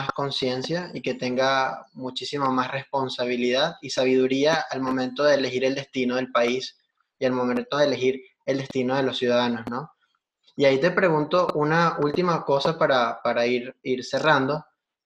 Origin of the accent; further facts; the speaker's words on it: Venezuela; incluso fuera de Venezuela seguimos siendo ciudadanos venezolanos